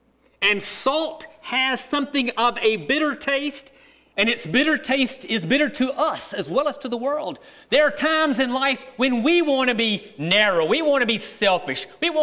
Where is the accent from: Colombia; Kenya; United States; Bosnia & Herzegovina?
United States; Montgomery, Alabama; In my hometown, Montgomery, Alabama, 1961, long before y'all were born